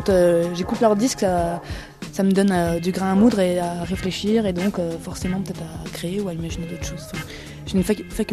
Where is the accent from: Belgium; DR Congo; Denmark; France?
France; Nancy, Grand Est; born there; Je suis né à Nancy, dans le 54.